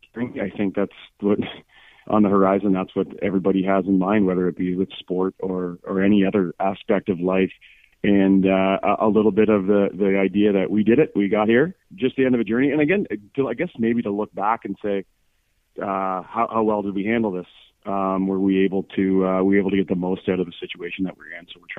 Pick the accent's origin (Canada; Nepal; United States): Canada; Peterborough, Ontario; also born or lived in Ennismore; Well, I grew up playing in the Peterborough system. I actually started in Ennismore and then was lucky enough to play some AAA in Peterborough.